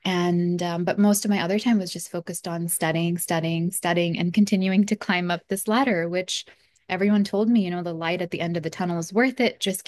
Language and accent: English; Virginia, United States; also born or lived in Chennai, India; now in Nebraska, United States; I was born in Chennai, raised in Virginia, did my medical training out in Chennai, and I'm currently in Nebraska after working in Hawaii for a little bit.